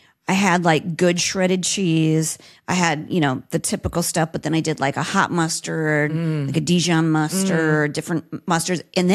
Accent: Midwest, United States; this is embarrassing for me as a Midwesterner to have the shittiest mac and cheese.

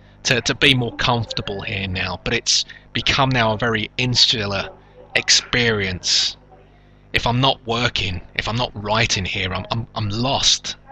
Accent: London, United Kingdom; I'm a Londoner who's effectively given himself a very small part of London in which to function.

